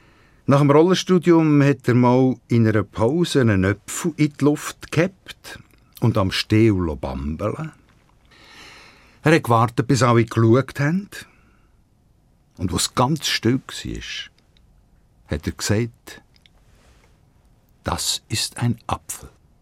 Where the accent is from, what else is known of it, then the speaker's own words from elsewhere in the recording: Aargau, Switzerland; seit ich mich zurückgezogen habe und wieder in die Nähe von Zofingen gezügelt, bin ich auch wieder an die Wurzeln von meiner Mundart zurück.